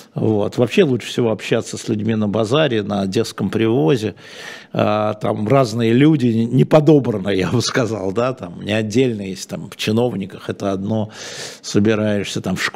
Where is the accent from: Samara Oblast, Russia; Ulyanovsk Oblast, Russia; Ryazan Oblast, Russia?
Samara Oblast, Russia; Samara; now in Moscow, Russia; из Самары, 28 лет